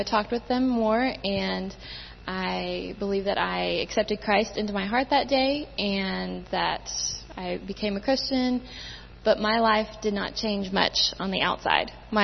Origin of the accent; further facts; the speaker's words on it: Moscow, Russia; moved away as an adult; I grew up in Moscow, Russia. My parents were missionaries, and my dad worked on the administrative side of things. And we moved over when I was almost 3 years old.